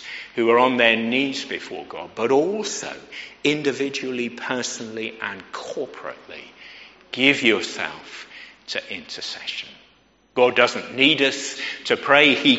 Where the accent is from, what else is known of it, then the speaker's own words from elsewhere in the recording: Letchworth, East of England, United Kingdom; I heard of a person preaching on this passage once in my hometown where I was at the time, Letchworth.